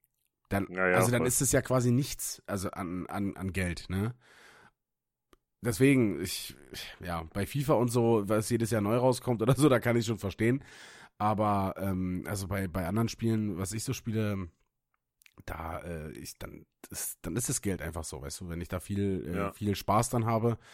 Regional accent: Müncheberg, Brandenburg, Germany; die private Bahn, die von Berlin in meine Heimat fährt, nach Münchenberg

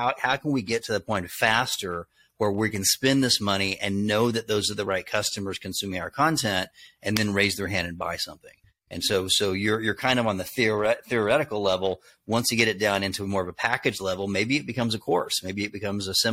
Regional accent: the South, United States; accent: Southern; Boston stations didn't want to book me because I had a Southern accent. Mm-hmm. So I got rid of my Southern accent so that I would be more approachable to the Northeastern quadrants of the country

